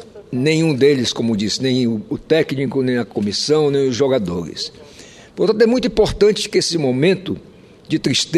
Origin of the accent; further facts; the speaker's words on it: Brazil; como brasileiro